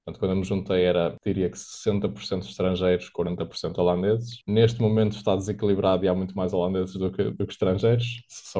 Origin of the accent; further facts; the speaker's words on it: Portugal; moved away; Nós comemos muito bem em Portugal e depois saímos de Portugal e tudo o resto é, enfim. E a mesma coisa com o clima, porque nós temos um clima excelente em Portugal, mesmo durante o inverno.